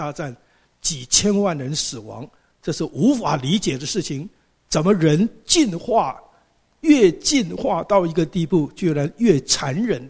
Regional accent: Taiwan; 我在台湾长大，台湾是民国政府，中华民国政府

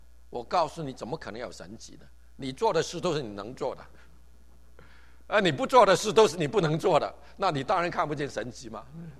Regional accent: Hong Kong; moved away as an adult; also born or lived in Taiwan; 我们香港人讲老实话了，很糟糕的了

